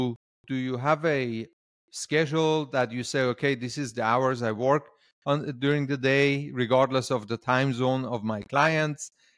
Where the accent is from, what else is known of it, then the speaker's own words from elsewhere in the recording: Iran; I was born in Iran, okay? And growing up as a child, I also realized that they tell you so much to, you know, you have limits.